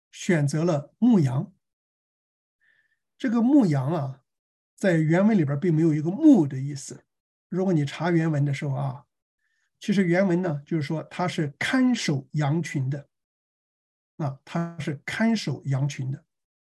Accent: China; 这个我们中国人啊，这个在 几十年以前的时候，那么我们都相信无神论啊，我们相信共产主义理想，是吧？我们不相信有神。

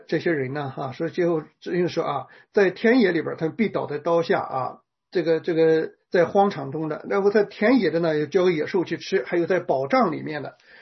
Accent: China; 我们中国人

